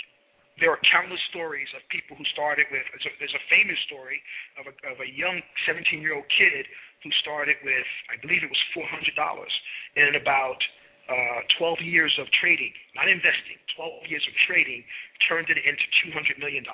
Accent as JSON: {"language": "English", "region": "New York", "country": "United States", "tie": "born or raised there", "said": "I grew up in New York, right around Mosque Number 7, and I kept a keen eye on what brothers in the nation are doing"}